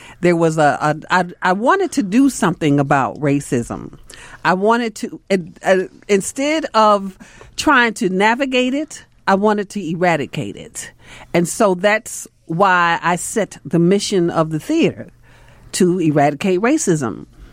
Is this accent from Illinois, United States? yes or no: yes; Chicago, Illinois, United States; Growing up in Chicago during that time, I was used to racism.